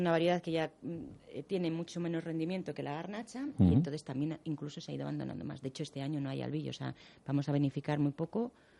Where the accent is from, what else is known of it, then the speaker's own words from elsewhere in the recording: San Martín de Valdeiglesias, Community of Madrid, Spain; yo nací en San Martín de Valdeiglesias, uh-huh. y me he crecido pues entre viñedos con mi familia